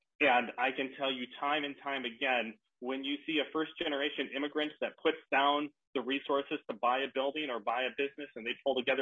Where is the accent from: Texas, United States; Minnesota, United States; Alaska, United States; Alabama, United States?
Minnesota, United States; Minneapolis; born there; and I'm just a block away from Hennepin County Medical Center, where I was born here in South Minneapolis.